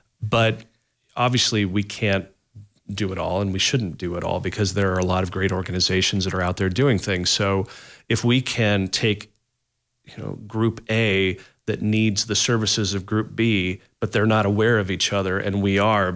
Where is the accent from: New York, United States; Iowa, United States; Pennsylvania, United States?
Iowa, United States; Des Moines; now in Iowa City, United States; I'm from Des Moines originally, came here for school and never left because, you know, I fell in love with the community.